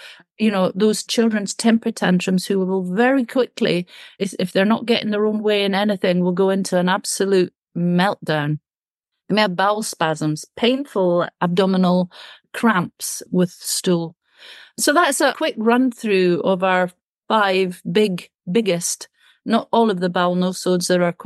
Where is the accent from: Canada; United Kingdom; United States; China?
United Kingdom; because I'm British